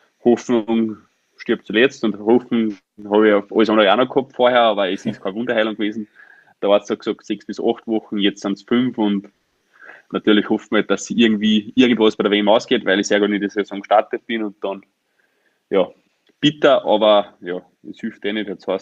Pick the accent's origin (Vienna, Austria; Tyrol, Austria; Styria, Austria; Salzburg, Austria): Styria, Austria; Da war ich beim Hauser Keibling, da war ein steirisches Kinderrennen. Und sie haben mich gefragt, natürlich, weil es in meiner Heimat ist